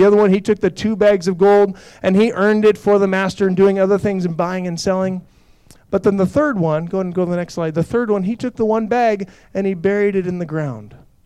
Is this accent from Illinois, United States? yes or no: no; Crete, Nebraska, United States; See, I grew up in Crete. I grew up here. I lived at 1425 Code Street, all right, a block and a half from Doane College.